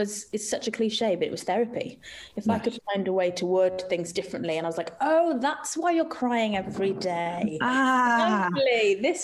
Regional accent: Wales, United Kingdom; because I'm Irish Jamaican, brought up in Wales.

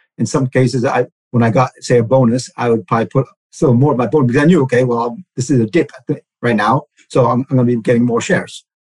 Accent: United States; Obviously, growing up in the States, we call it dollar cost averaging.

